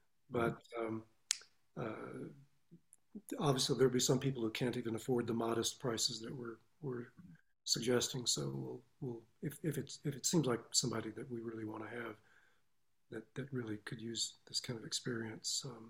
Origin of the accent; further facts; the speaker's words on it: Clarksdale, Mississippi, United States; also born or lived in Tunica, United States; Yeah, I grew up in the South. I was born in a little place called Tunica, Mississippi, which is a very small town close to the Mississippi River. We moved when I was in third grade to Clarksdale, Mississippi, which is a little bit upriver.